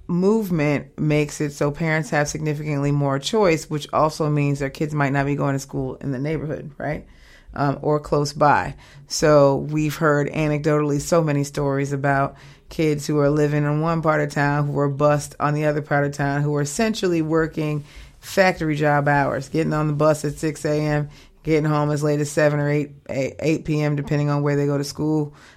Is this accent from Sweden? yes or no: no; New York City, New York, United States; now in New Orleans, United States; I will tell you, I'm from New York, and when I moved to the city, you know, kids in New York do take the subway and the bus, right?